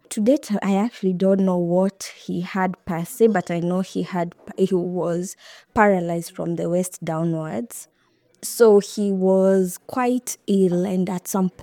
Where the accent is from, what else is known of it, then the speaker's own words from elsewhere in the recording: Nairobi, Kenya; We grew up in Eastleigh, near Pumwani Hospital. There was a compound which had houses and a church.